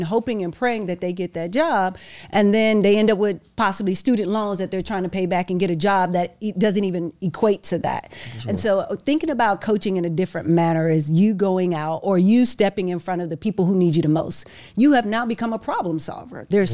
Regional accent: Arkansas, United States; I'm U.S. Army retired major. I'm originally from Arkansas. Okay. People always say, it's black people in Arkansas? Yeah, it's black people in Arkansas.

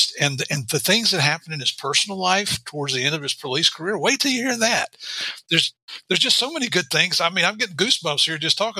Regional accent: West Virginia, United States; Hey, I'm the one from West Virginia now.

